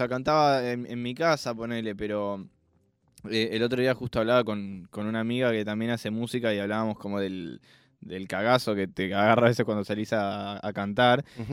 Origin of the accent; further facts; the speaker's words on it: Buenos Aires, Argentina; yo nací y viví en Boedo hasta los 17